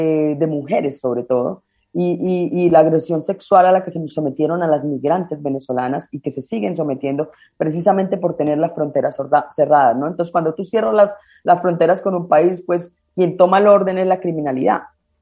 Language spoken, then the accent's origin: Spanish; Cúcuta, Norte de Santander, Colombia; born there; yo parto por decir que yo nací en la frontera. Yo conozco la frontera como nadie porque nací en Cúcuta.